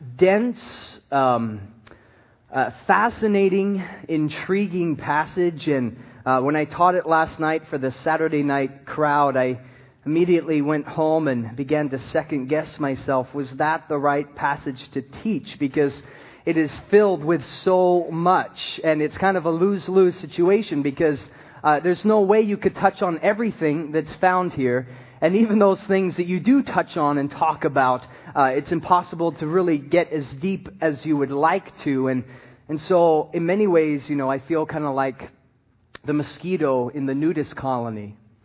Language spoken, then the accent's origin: English; England, United Kingdom; also born or lived in Southern California; now in Maui, United States; I'm from England, then Southern California, and then here.